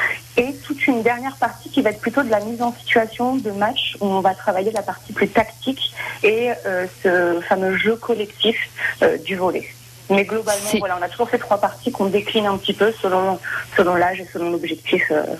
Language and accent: French; Nice, Provence-Alpes-Côte d'Azur, France; avant d'arriver dans les Landes, moi, je venais de Nice